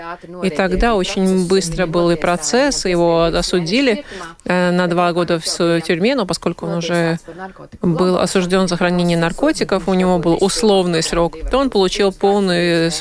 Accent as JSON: {"language": "Russian", "country": "Latvia", "said": "я латышка, и поэтому меня так сильно нельзя оскорбить"}